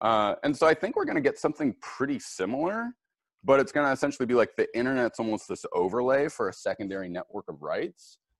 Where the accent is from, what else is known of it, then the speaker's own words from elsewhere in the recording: California, United States; And I grew up here in California